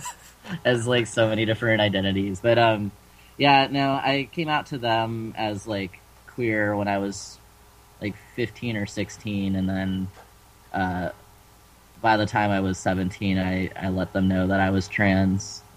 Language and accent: English; Georgia, United States; also born or lived in San Francisco; now in Oakland, United States; I grew up in Georgia, which is, you know, pretty conservative.